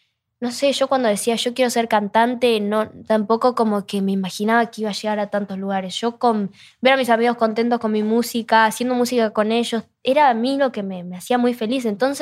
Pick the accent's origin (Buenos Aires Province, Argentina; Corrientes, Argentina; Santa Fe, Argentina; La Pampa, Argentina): Santa Fe, Argentina; Rosario; Yo soy de Rosario y era como ir de, no sé, de México a Nueva York